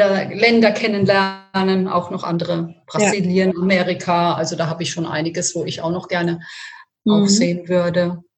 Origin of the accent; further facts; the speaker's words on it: Italy; Ich komme aus Italien und da ist die Küche auch zu vielfältig